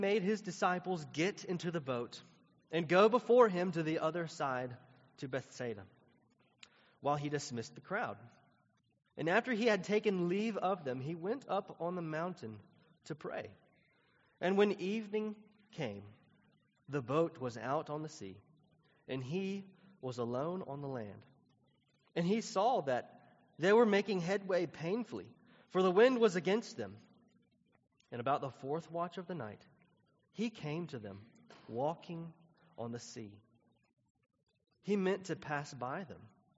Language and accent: English; Tennessee, United States; accent: Southern; I'm from Tennessee. You may have caught that from my accent.